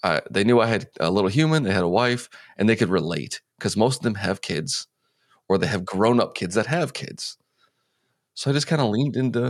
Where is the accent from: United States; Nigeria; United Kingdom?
United States; Addison, Illinois; I'm actually from the suburbs of Chicago. I can get to Chicago from Addison, where I grew up, in like 25, 30 minutes